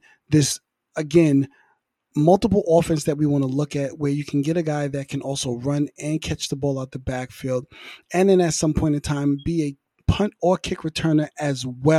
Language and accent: English; Queens, New York, United States; he is from Queens, New York, my hometown. We don't produce a lot of football players, as you can imagine.